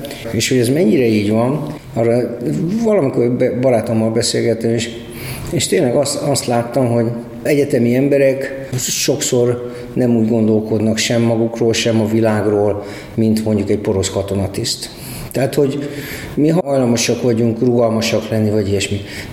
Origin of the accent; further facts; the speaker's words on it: Budapest, Hungary; ott a Rákos Csabán, csak vagy mondja utca környékén, ahol felnőttem